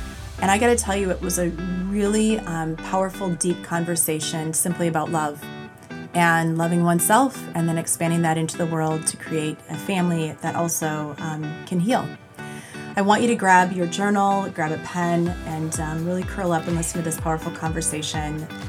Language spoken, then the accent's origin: English; Black Earth, Wisconsin, United States; So Darcy is living currently in Madison, Wisconsin, which as you all know is near my hometown of Black Earth.